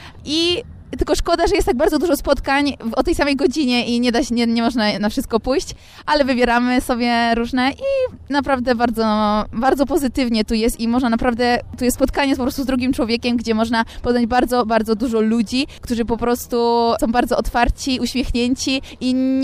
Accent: Kalisz, Greater Poland Voivodeship, Poland; mam 18 lat, pochodzę z Kalisza i jestem z parafii Miłosierdzia Bożego i przyjechałam z diecezją kaliską

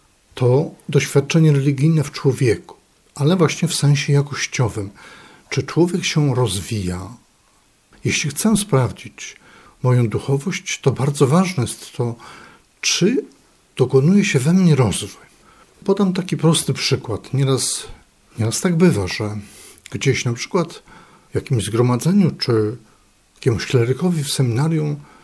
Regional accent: Kalisz, Greater Poland Voivodeship, Poland; jestem z parafii Miłosierdzia Bożego z Kalisza. Kiedy się urodziłem, parafia trwała już 2 lata. I właściwie przez cały czas, od momentu chrztu, a potem przez czas bycia ministrantem, ja jakby wyrosłem z obrazem Jezusa Miłosiernego

